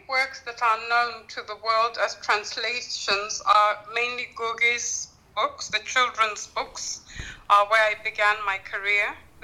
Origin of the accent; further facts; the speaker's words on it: Kenya; I'm from Kenya, and I grew up in a multicultural and multiracial, if we could call it that, society. And I was therefore immersed from birth in a multilingual environment.